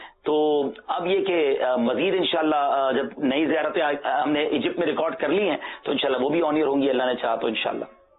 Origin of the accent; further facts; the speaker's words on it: Karachi, Sindh, Pakistan; جب میں 13-14 سال کا تھا تو تھوڑا سا ہمارا علاقہ چینج ہوا, ہم کراچی کے علاقے کلفٹن میں شفٹ ہو گئے